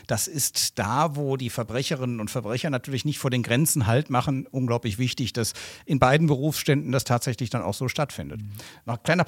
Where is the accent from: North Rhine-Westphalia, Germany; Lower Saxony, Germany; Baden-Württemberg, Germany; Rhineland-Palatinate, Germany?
North Rhine-Westphalia, Germany; Cologne; beim Bundesamt für Verfassungsschutz, das ja in meiner Heimatstadt Köln ist